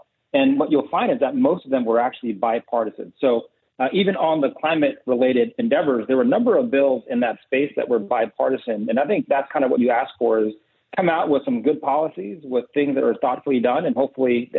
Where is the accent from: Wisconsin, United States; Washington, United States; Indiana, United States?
Washington, United States; Seattle; Well, I'm from Seattle.